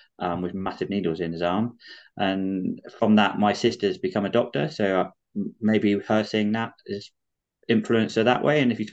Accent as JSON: {"language": "English", "region": "South West England", "country": "United Kingdom", "tie": "born or raised there", "said": "I grew up in Somerset."}